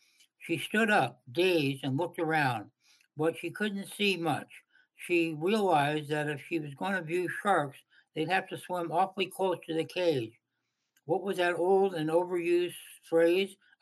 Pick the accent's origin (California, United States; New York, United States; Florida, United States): California, United States; La Jolla; In my preface, that I grew up in La Jolla and down in Southern California. And I grew up about a block from the beach.